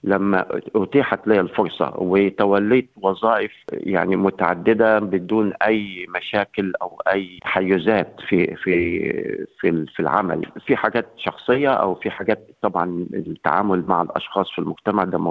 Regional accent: Egypt; now in Australia

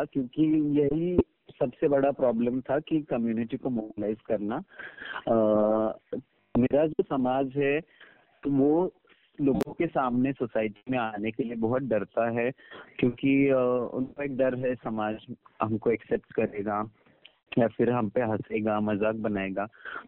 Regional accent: Pune, Maharashtra, India; और मैं पुणे से हूँ।

